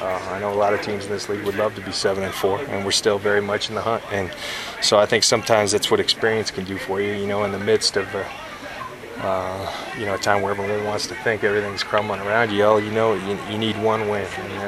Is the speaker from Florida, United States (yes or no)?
no; San Diego, California, United States; I grew up in San Diego watching Marcus Allen play, and so that was like my hero.